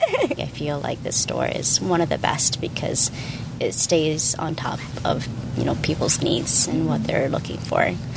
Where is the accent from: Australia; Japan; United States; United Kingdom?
Japan; English is a second language; even though my nationality is Filipino. But growing up in Japan, I usually, you know, prefer to buy Japanese goods